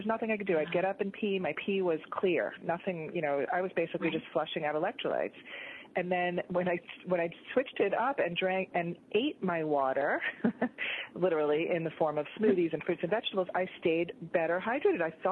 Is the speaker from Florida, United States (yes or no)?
yes; Florida, United States; I mean, I grew up in Florida, so we used to cut it.